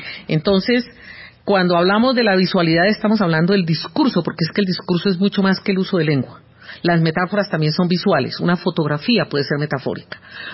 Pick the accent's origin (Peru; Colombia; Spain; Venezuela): Colombia; nuestros verdaderos problemas como latinoamericanos y como colombianos en particular.